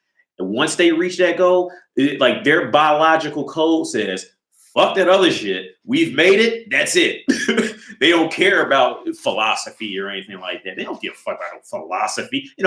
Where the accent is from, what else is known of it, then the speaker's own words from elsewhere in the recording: Ohio, United States; well, I'm from Ohio, but Cincinnati, I would call Cincinnati a major city.